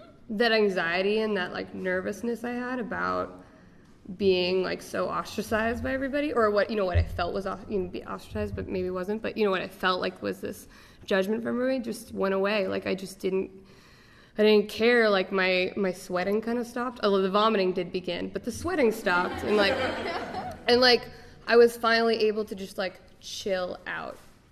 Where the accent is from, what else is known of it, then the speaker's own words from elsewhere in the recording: Portland, Oregon, United States; now in Boston, United States; I'm from Portland, Oregon, so that's like, you know, the furthest point away from Portland, Oregon.